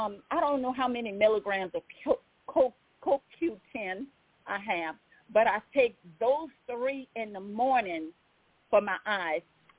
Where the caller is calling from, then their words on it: Baton Rouge, Louisiana, United States; I'm calling from Baton Rouge, Louisiana.